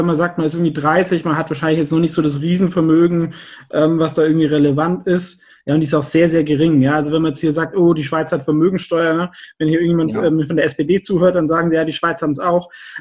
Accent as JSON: {"language": "German", "country": "Germany", "said": "Aber es ist halt auch, es ist Ausland, das muss man halt schon wissen als Deutscher."}